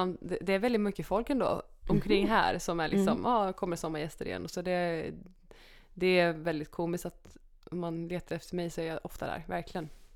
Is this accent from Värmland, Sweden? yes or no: yes; Sunne, Värmland, Sweden; Jag är jättestolt över att jag är från Sunne.